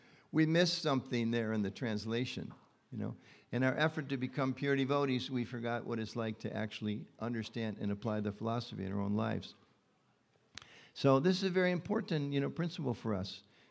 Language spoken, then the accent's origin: English; Detroit, Michigan, United States; I came from Detroit, and I don't, if anybody here's from Polish background, forgive me. In my era in Detroit